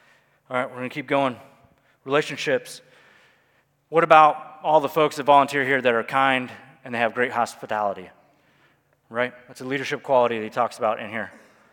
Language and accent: English; Alabama, United States; I'm just reading from my Bible. I'm from Alabama. I have to stick to the same language.